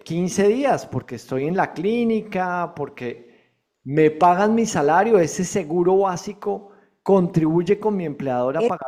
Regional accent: Dominican Republic; Yo no soy empleado, sino simplemente soy un ciudadano dominicano.

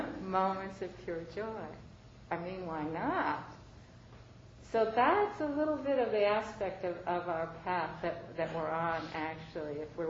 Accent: Chicago, Illinois, United States; You know, I was born in 1949 in Chicago. You know, I grew up in the suburbs of Chicago.

